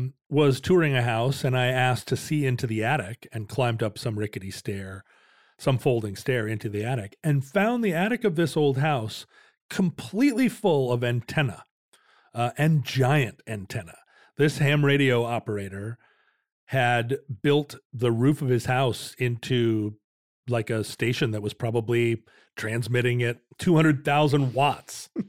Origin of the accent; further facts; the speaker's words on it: Alaska, United States; When I was a kid growing up in Alaska, the ham radio signals would often bounce up onto the atmosphere at the pole